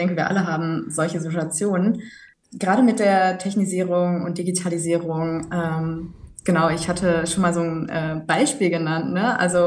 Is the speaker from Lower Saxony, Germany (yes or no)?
no; Ochtrup, North Rhine-Westphalia, Germany; Ich komme aus Ochtrup, ja.